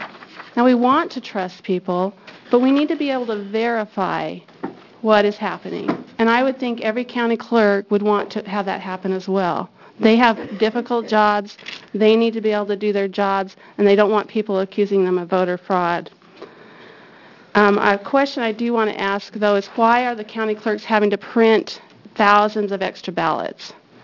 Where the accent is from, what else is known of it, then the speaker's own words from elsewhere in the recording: Albany, Oregon, United States; I'm from Albany, Oregon